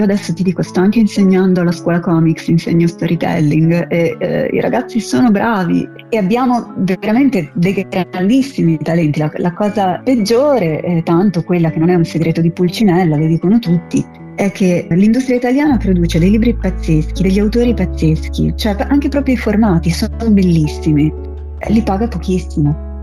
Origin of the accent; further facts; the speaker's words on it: Cagliari, Sardinia, Italy; born there; io sono sempre molto molto molto contenta di tornare in Sardegna perché io sono nata a Cagliari.